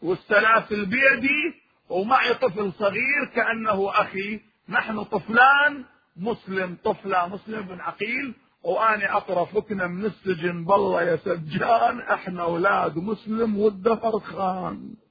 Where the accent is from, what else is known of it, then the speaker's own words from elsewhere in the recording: Iraq; نحن عندنا في العراق في كل مكان